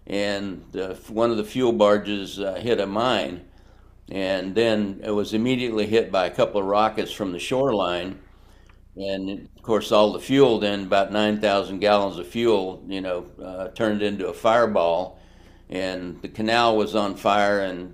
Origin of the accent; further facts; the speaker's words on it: Texas, United States; I was born and raised in Texas and didn't exactly have a stellar high school career